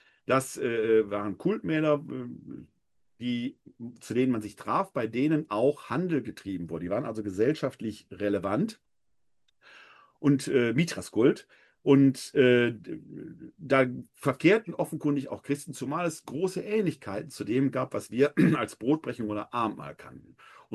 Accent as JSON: {"language": "German", "town": "Essen", "region": "North Rhine-Westphalia", "country": "Germany", "tie": "born or raised there", "said": "ein Comedian aus meiner Heimatstadt Essen"}